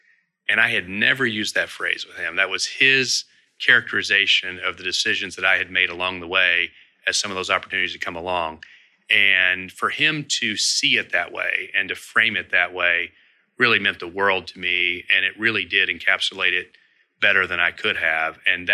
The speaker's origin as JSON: {"language": "English", "region": "Kentucky", "country": "United States", "said": "which is one of the largest employers in my home state of Kentucky"}